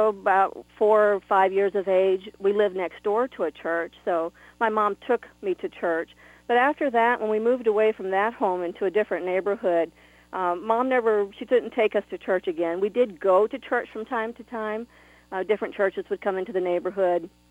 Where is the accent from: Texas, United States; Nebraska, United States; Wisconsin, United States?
Texas, United States; No, he's from Michigan. I'm from Texas, and back in the 80s when the economy dropped, he moved down to Texas, met me, and he claims he took the only good thing in Texas out.